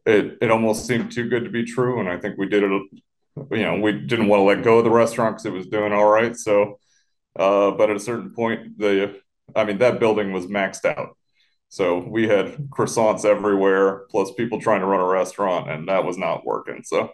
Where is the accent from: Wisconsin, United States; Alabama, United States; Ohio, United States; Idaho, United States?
Ohio, United States; Toledo; I'm staying out of this, all right? I'm from Toledo. I cook French. I don't speak it very well.